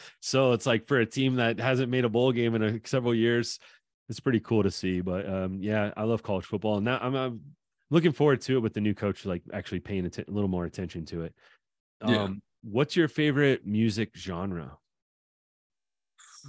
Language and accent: English; Nebraska, United States; I'm from Nebraska. We got 5 rings, so it's like we've had our fill.